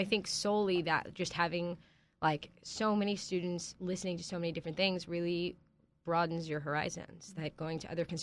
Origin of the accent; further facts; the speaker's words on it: Los Angeles, California, United States; now in New York, United States; I'm from Los Angeles, and I recently graduated from Berklee College of Music. Now I'm living in New York, trying to make it in the big city.